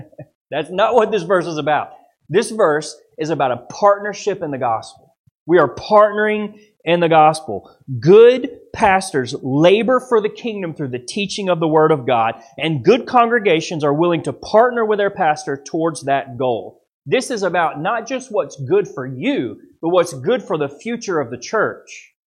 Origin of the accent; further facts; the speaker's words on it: Florida, United States; I'm from the South up in the Panhandle, and we actually have land there, which is rare.